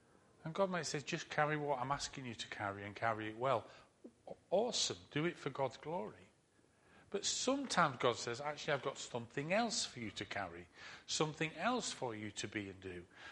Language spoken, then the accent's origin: English; Harrogate, Yorkshire and the Humber, United Kingdom; I grew up in Harrogate, in a Methodist church in Harrogate